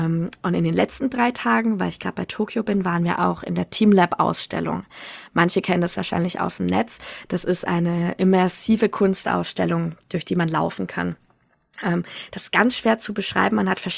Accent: Nuremberg, Bavaria, Germany; Also ich komme aus Nürnberg.

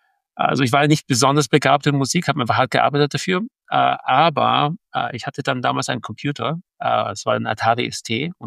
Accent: Vienna, Austria; Ich bin in Wien aufgewachsen. Meine Eltern waren beide Musiker. Haben sich da in Österreich, in Wien, in die 60er getroffen. Also ich bin ein Kind von den 70er.

